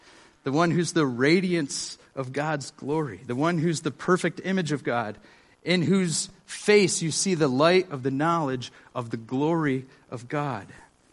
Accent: Buffalo, New York, United States; But I grew up near Buffalo. I lived in Buffalo for many years.

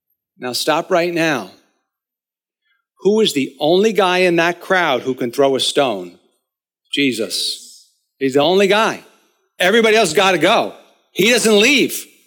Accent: New York, United States; I'm obnoxious. I have an excuse. I'm from New York.

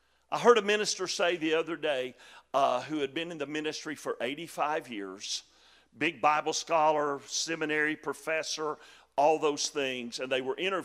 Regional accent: Chickamauga, Georgia, United States; I grew up in Chickamauga, Georgia. I lived on Hog Jowl Road, brother. I mean, that's country right there.

